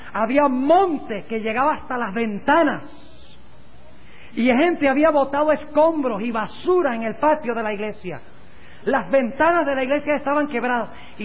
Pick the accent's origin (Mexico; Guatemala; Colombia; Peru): Colombia; moved away; Cuando yo me vine de Colombia